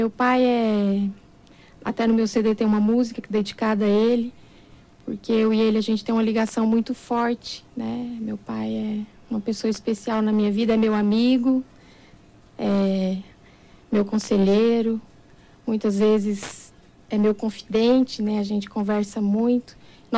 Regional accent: Deodápolis, Mato Grosso do Sul, Brazil; Eu sou filha da terra, né? Sou sul mato-grossense, sou de Deodápolis. Nasci lá em Deodápolis mesmo, Mato Grosso do Sul. E uma terrinha que eu amo, né? Que o povo tenta me tirar de lá, mas não consegue, porque eu gosto muito de lá, né? Minha família toda tá lá

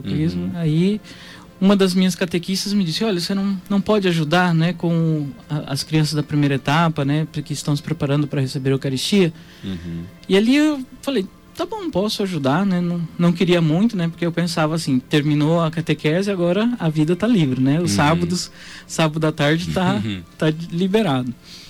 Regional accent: Ivinhema, Mato Grosso do Sul, Brazil; nasci e cresci ali em Ivinhema, né, até o dia que eu vim para o seminário aqui

